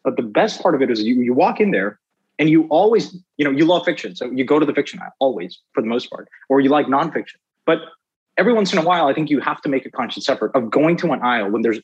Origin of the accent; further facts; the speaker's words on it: Mexico; I'm from Mexico